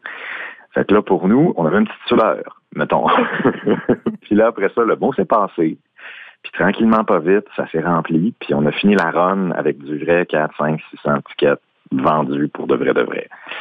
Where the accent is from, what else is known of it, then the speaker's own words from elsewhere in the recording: Quebec, Canada; Des fois, les gens rient du fait qu'on est des Québécois puis on fait la joke avec un accent français.